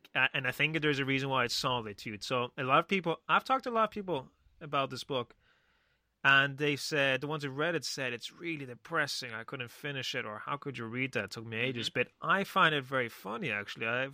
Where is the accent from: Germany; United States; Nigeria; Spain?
Spain; English is a second language; I grew up in Spain